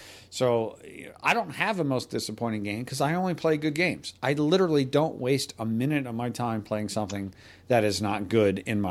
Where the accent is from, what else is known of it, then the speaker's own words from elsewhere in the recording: New Jersey, United States; New Jersey. I'm from Jersey.